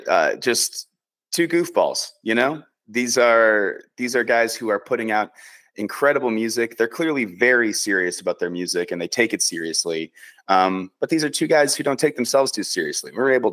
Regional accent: Chicago, Illinois, United States; now in Los Angeles, United States; I moved here from Chicago 2 years ago.

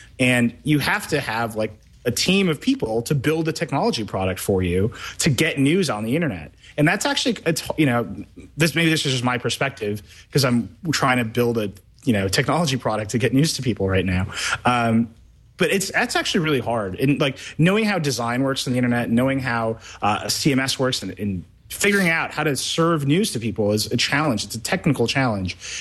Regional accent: Racine, Wisconsin, United States; my hometown newspaper in Racine, Wisconsin is not running Twitter stories. It's not. It's a little different there.

